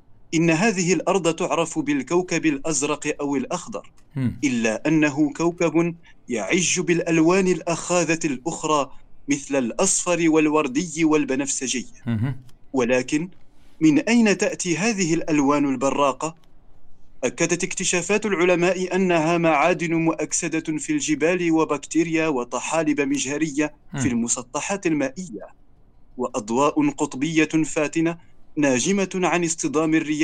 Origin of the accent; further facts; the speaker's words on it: Marrakesh, Marrakesh-Safi, Morocco; إيه أنا من مراكش